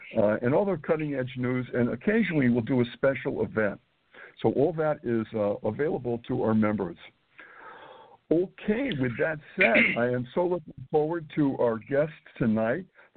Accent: Massachusetts, United States; And by the way, I was born and raised in New England in Massachusetts.

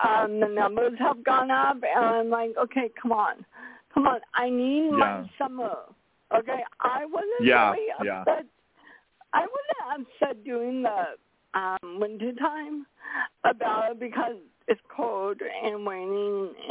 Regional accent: Oregon, United States; now in Seattle, United States; I'm from Seattle. Well, I grew up in Oregon, but then we moved to Seattle

